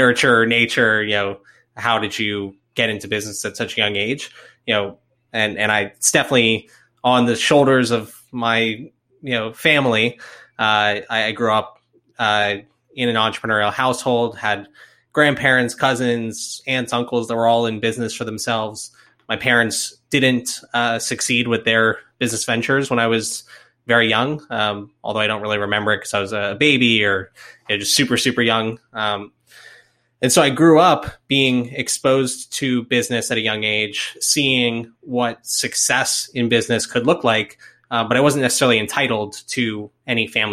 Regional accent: Florida, United States; now in Atlanta, United States; I am from Florida originally. I live in Atlanta, where you live as well

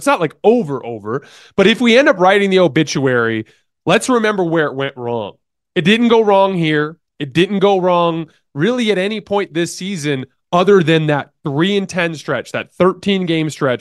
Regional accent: Tucson, Arizona, United States; because I'm from Tucson, Arizona. I don't have a team.

